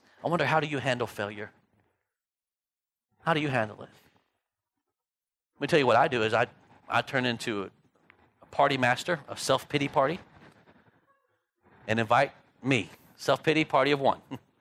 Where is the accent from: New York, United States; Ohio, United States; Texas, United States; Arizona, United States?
Texas, United States; now in Longview, United States; I'm from the Dallas-Fort Worth area. There's no such thing as space.